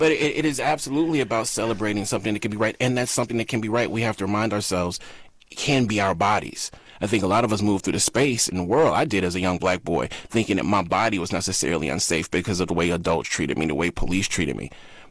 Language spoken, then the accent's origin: English; Mississippi, United States; Yeah, for me, I think, you know, growing up in Mississippi, you know, my grandmother worked in a chicken plant factory.